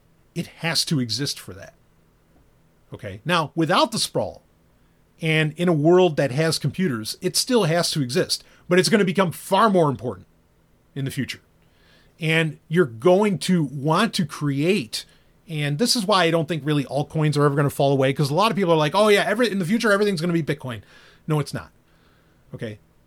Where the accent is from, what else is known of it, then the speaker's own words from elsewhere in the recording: New York City, New York, United States; I mean, I know I'm from New York City.